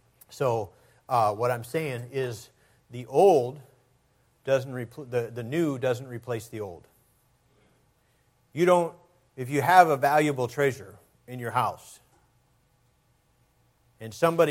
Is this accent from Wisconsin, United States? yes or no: yes; Wisconsin, United States; in his church when I was growing up in Wisconsin.